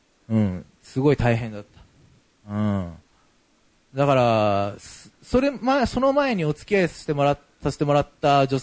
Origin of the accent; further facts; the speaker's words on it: Miyazaki, Japan; also born or lived in Tokyo; 私の地元宮崎にその当時まだ彼女は住んでいて、私が東京だったんですね